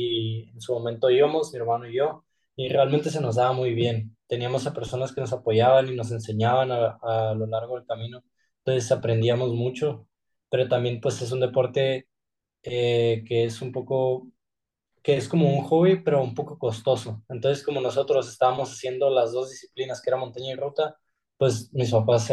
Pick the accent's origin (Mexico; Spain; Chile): Mexico